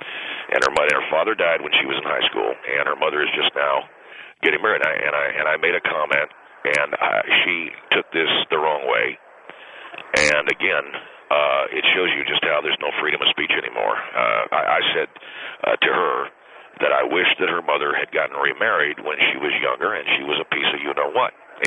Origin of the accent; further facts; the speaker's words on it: the South, United States; I'm originally from the South, and I've spent an awful lot of time in Louisiana